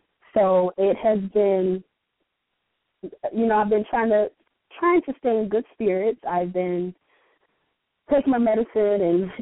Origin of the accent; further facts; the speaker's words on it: Michigan, United States; And yes, I know, I'm from Michigan, and I should be ashamed of myself.